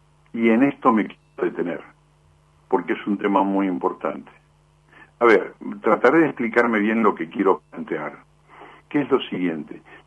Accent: Argentina; todos somos conscientes los argentinos de que las cosas no están andando bien

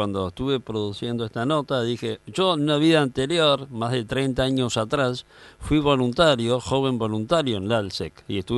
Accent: Argentina; Cristina, yo le agradezco esta comunicación como argentino, ¿no?, como parte de esta sociedad.

